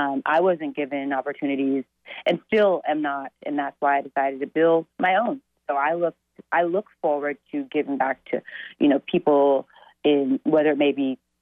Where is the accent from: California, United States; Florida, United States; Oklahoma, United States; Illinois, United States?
Oklahoma, United States; Oklahoma City; I grew up in Oklahoma City.